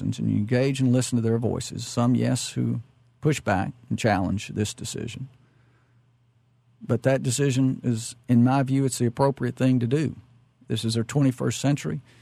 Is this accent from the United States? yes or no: yes; Glasgow, Kentucky, United States; My own family, and now we grew up in Glasgow in southern Kentucky, not Lexington.